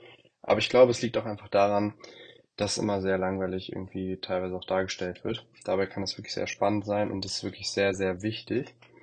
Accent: Hanover, Lower Saxony, Germany; ich bin eigentlich aus Hannover und da wollte ich eigentlich auch studieren.

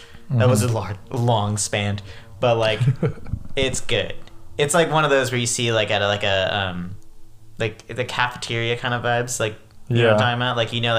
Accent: California, United States; moved away; But like, also when I first moved here and I would tell people, I was kind of scared to tell people I was from California.

